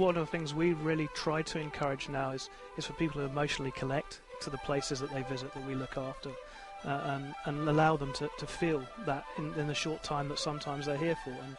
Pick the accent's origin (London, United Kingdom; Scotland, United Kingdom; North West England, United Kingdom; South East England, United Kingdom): South East England, United Kingdom; moved away as an adult; now in Northern Ireland, United Kingdom; I grew up in Kent in England, so I'm what's termed here a blow-in. I've only been here 13 years, but my children are born and raised here